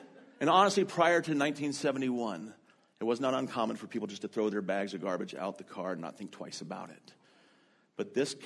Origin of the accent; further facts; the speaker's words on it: Oregon, United States; I would never have said that growing up in Oregon.